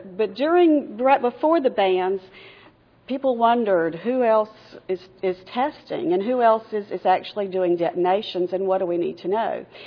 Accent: Mississippi, United States; I grew up in Mississippi. I left for my nursing school, and I've been in different areas of the state.

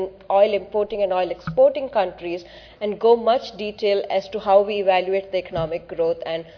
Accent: India; This is just my experience working in India, and I'm from India.

